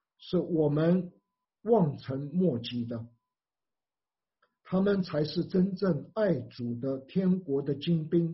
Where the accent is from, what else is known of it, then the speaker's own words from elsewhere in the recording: Taiwan; moved away as an adult; 那个时候我从台湾来